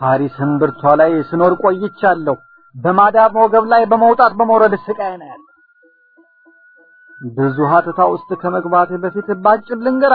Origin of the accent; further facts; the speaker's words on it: Harari Region, Ethiopia; ከአፍሪካ መሬት በተለይ በመስራቅ ካለች ልዩ ብሔር ለምለም ኢትዮጵያ ከምትባል ሀገር ከጠቅላይ ግዛቷ በውቢቷ ሀረር ባንደኛው አውራጃ ባሏት ወረዳ ውስጥ በዛች ስፍራ ነበር ተወልጄ ያደኩ